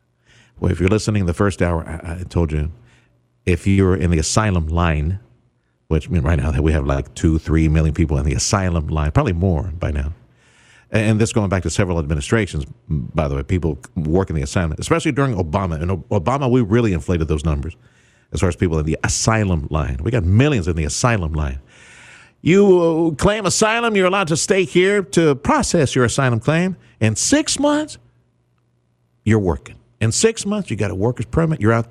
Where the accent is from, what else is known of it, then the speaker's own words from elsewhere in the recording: Texas, United States; from South Texas.